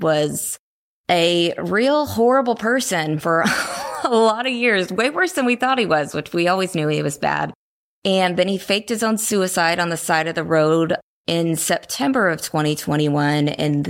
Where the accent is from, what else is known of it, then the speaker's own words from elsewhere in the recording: Kansas City, United States; I am not from the Lowcountry. I am from Kansas City. I don't have relatives here. I don't have family roots here.